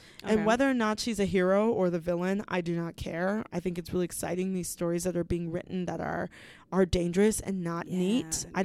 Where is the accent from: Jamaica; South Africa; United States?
Jamaica; I'm an Aries and I'm Jamaican.